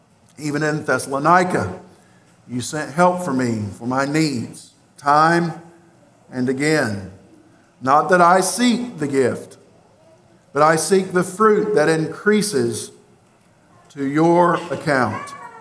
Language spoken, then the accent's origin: English; Kentucky, United States; You can tell, by the way, I'm from Kentucky. I know how to say that. Louisville, Kentucky.